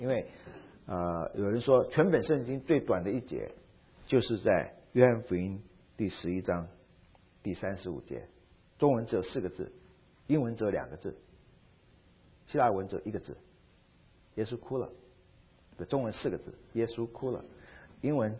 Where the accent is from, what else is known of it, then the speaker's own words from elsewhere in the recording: China; 我们中国人即使是超过80岁或70岁以上死的时候，甚至那个花圈或什么都要用红色的